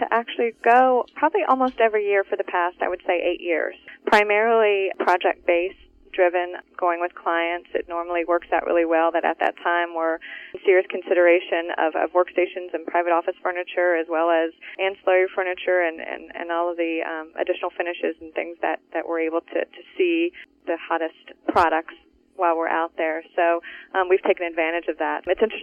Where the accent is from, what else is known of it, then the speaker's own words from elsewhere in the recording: Virginia, United States; I stayed close to home. I'm from Virginia, Tidewater area